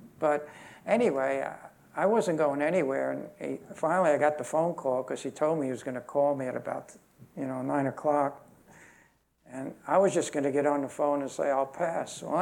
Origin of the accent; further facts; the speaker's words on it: Brooklyn, New York, United States; let alone I was from Brooklyn. I made up my own language, you know.